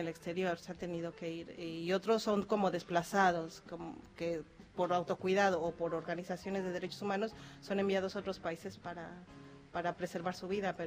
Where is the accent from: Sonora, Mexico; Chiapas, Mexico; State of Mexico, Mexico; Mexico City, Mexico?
Mexico City, Mexico; now in Argentina; Yo soy de la Ciudad de México, sí.